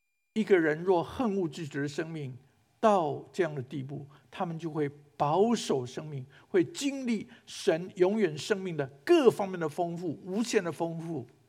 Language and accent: Chinese; Hualien, Hualien County, Taiwan; 我是在台湾的花莲长大，我的母会叫做花莲港长老教会，我的母会已经有100多年的历史。